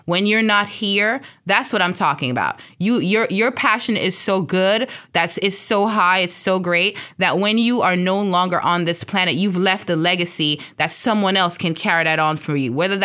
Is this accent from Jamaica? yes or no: yes; Jamaica; You know, the country that I'm from, you know, I'm from Jamaica.